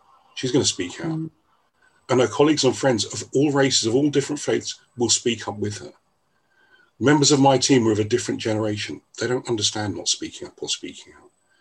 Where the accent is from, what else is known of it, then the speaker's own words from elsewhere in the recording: London, United Kingdom; I'm a Londoner. I'm close to Stamford Bridge.